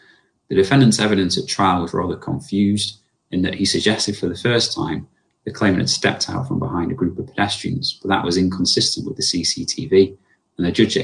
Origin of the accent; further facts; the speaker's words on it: Manchester, North West England, United Kingdom; This was an accident in June 2016 in my hometown of Manchester